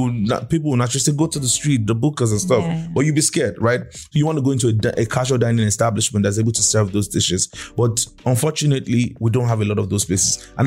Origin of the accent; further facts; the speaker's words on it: Nigeria; So for the sake of being Nigerian, let's call it abacha, right?